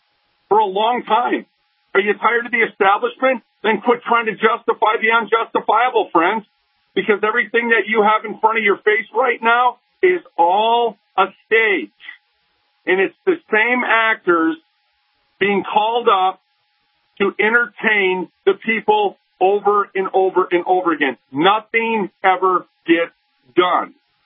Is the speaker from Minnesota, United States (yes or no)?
yes; Minnesota, United States; I said, I'm from Minnesota. I said, we're called a liberal state too.